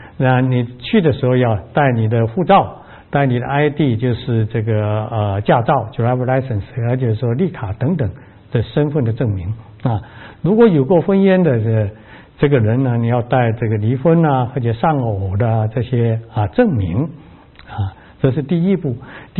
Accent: China; 那么我们中国人华人的婚宴一般是在以新郎家为主啊。

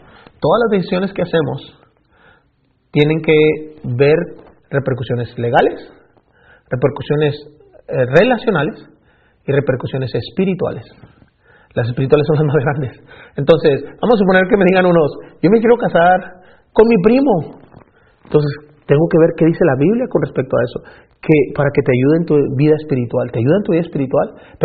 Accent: Texas, United States; No está permitido en Texas, de donde yo vengo.

